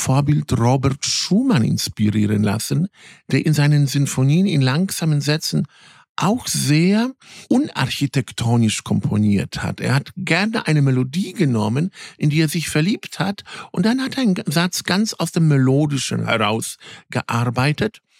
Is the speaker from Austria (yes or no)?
no; Poland; German is a second language; Ich kann dieses deutsche Ö nicht aussprechen als Pole.